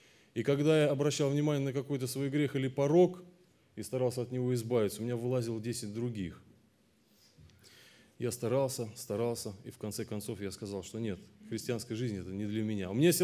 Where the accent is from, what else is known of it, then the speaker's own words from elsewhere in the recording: Astrakhan, Astrakhan Oblast, Russia; moved away; Переехали в Славянск на Кубани. Там остались мои друзья, там осталось мое детство в Астрахани.